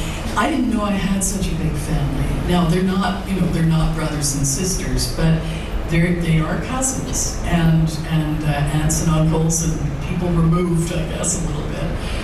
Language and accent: English; Ottawa, Ontario, Canada; Yes, I was raised as an Anglican. I grew up in Ottawa, and I attended St. Matthew's Anglican Church.